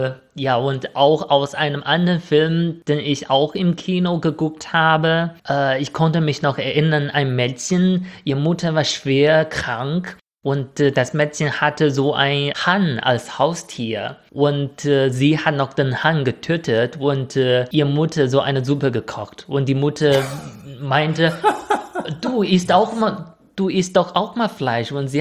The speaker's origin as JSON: {"language": "German", "country": "China", "second_language": "German", "said": "ich als Chinese kenne natürlich viel, viel weniger als Europäer"}